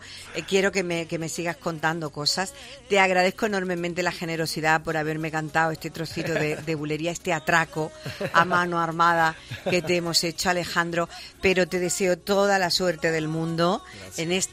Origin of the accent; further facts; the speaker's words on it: Spain; que es curioso cómo somos los españoles para estas cosas